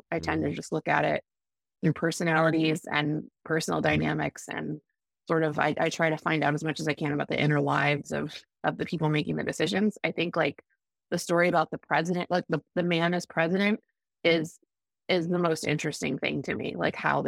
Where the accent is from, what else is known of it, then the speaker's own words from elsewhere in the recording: Elkhart, Indiana, United States; also born or lived in South Bend; But I actually grew up, I was born in South Bend, Indiana, and grew up in Elkhart, which is right outside of the town where you're not familiar. It's Northern Indiana.